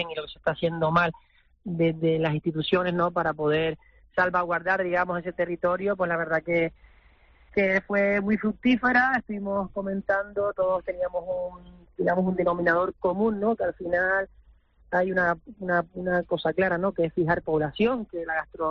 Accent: Canary Islands, Spain; es parte de nuestra esencia y nuestra historia, ¿no?, como canarios, ganaderos, pescadores y queseros, ¿no?

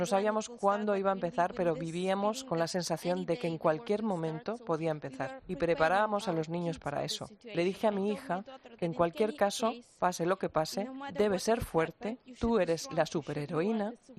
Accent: Rivne Oblast, Ukraine; Somos de Ucrania, de la parte del oeste, de la región de Rivne.

